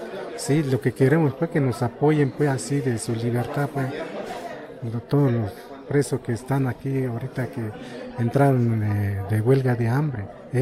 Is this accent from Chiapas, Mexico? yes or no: yes; Santa Rosa, Chiapas, Mexico; Pues yo vengo aquí de Santa Rosa, municipio de Venustiano Carranza.